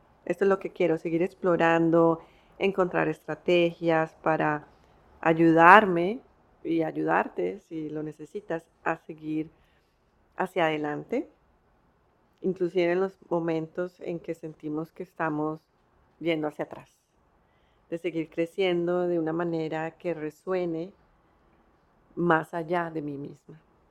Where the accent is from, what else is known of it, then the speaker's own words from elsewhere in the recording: Colombia; moved away; also born or lived in United States / Canada; en Estados Unidos, he vivido en Canadá y yo viví en Colombia, entonces por eso pues hablo español y es pues mi lengua materna. Pero como he vivido ya tanto tiempo fuera de Colombia, que siempre siento pues esa dualidad, esas dos cosas que soy yo, que hablo español, hablo inglés